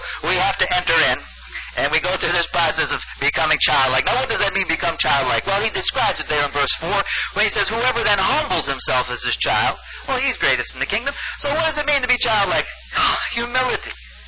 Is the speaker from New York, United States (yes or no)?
yes; New York, United States; now in California, United States; I came from New York to California.